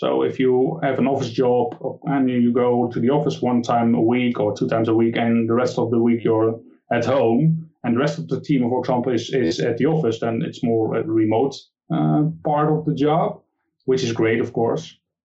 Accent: Netherlands; Like I said, I'm from the Netherlands, so my name is really Dutch.

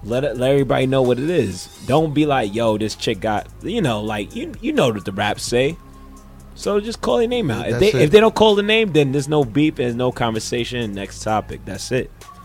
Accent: Queens, New York, United States; I mean, I'm from Queens.

